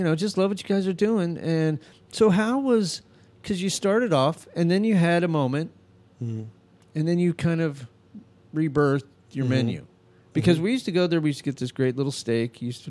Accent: Albuquerque, New Mexico, United States; Well, my mom loved Matt, and Matt loved my mom, and we grew up in Albuquerque

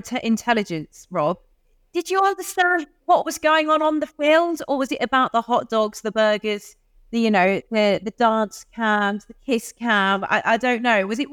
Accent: United Kingdom; speaking as a British person involved in the production of this podcast, we like to queue

